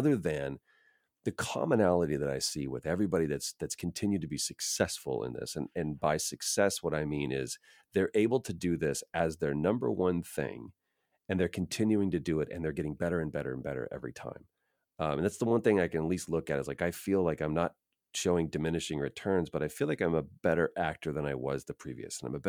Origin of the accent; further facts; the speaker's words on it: Texas, United States; because I grew up in Texas